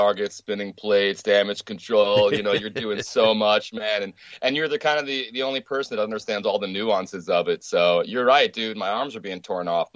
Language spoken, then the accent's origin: English; Oceanside, United States; this is, look, Oceanside is my hometown, man.